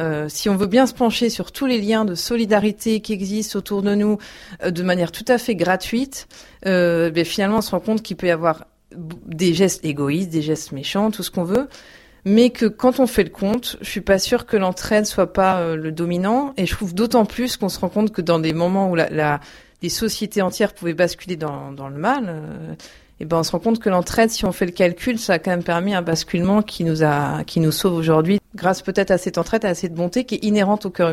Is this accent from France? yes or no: yes; Caen, Normandy, France; je suis originaire de Caen, donc moi j'ai 3 enfants, 3 jeunes enfants, je suis mariée et donc j'ai 31 ans. Enfin, je suis arrivée sur Paris parce que mon mari travaille là-bas